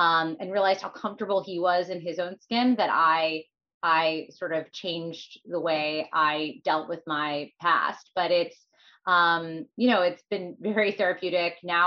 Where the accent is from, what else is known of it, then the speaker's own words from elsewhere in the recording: New Jersey, United States; So I grew up in New Jersey, was fully middle class.